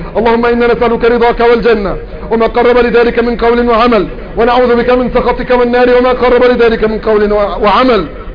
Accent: Egypt; بلدنا مصر

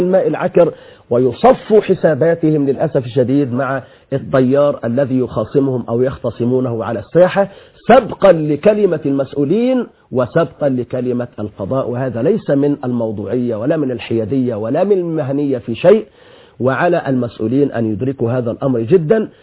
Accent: Egypt

